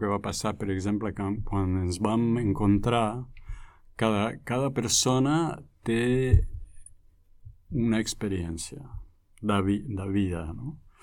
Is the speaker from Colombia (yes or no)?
no; France; yo, por ejemplo, soy francés